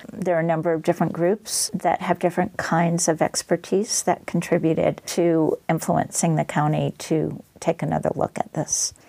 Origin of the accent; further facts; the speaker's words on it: New England, United States; now in Orient, United States; I'm from New England originally. I'm living in Orient, New York.